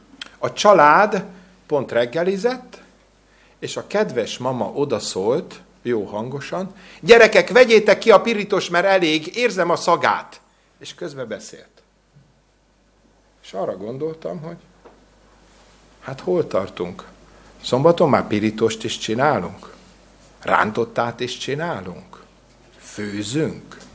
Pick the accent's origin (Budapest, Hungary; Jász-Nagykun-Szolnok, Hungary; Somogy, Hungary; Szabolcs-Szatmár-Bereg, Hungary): Budapest, Hungary; Egy ekkora gyülekezetben nőttem föl, mint a ti gyülekezetetek, egy budapesti gyülekezet.